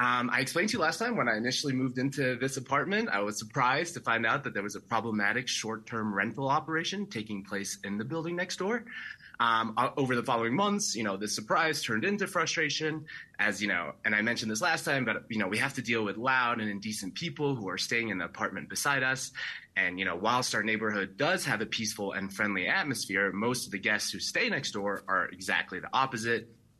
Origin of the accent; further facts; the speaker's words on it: Zurich, Switzerland; now in Miami, United States; I did move to Miami from my hometown of Zurich, Switzerland, about 2 years ago.